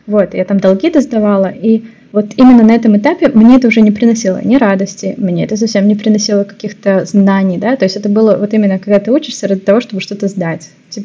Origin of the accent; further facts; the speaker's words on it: Almaty, Kazakhstan; also born or lived in Saint Petersburg; now in Barcelona, Spain; если я вернусь в родной город, да, то есть я из Алматы, я жила в Питере, и сейчас я живу в Барселоне.